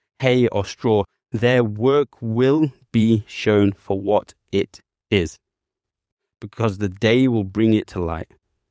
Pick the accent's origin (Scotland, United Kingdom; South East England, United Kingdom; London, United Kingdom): London, United Kingdom; oh no, I'm from London, but I'm starting to sound like I'm from Yorkshire.